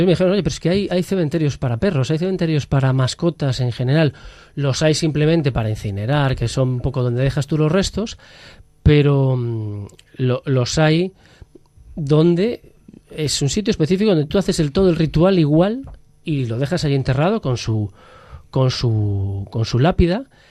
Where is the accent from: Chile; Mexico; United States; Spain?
Spain; Galicia; Ya no te hablo yo como gallego, ¿no? Que aquí en Galicia con esa tradición que tenemos